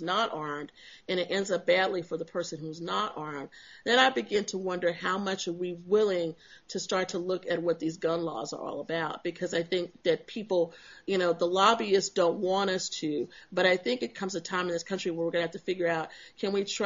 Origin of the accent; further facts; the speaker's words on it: Texas, United States; I'm from Texas. I know this, okay?